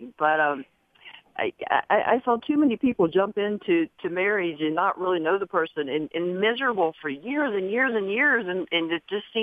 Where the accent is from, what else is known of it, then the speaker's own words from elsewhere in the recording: Virginia, United States; I was raised in Virginia in a very strict household, you know, the Bible Belt